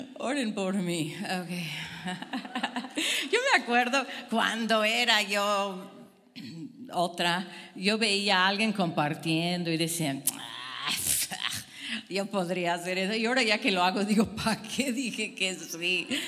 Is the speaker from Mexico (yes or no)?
yes; Cuernavaca, Morelos, Mexico; Vengo de Cuernavaca, la ciudad de la eterna alergia.